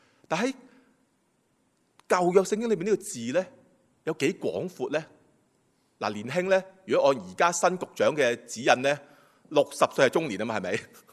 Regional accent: China; 同我中國人好相似嘅喎

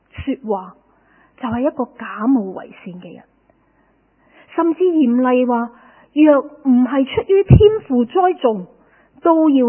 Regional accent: Hong Kong; 我香港人没有人不忙的

